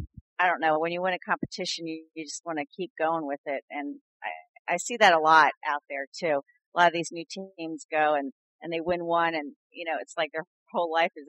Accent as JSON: {"language": "English", "region": "New Jersey", "country": "United States", "tie": "born or raised there", "said": "Basically, I was raised in New Jersey, and my dad was into barbecue as I was growing up, and that's where it all started, and lived there pretty much all the way through college, and then moved around afterwards."}